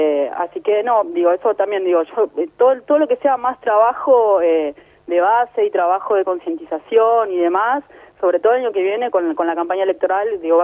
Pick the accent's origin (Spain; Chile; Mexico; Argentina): Argentina; como argentinos, no tenemos ni idea de lo que es eso.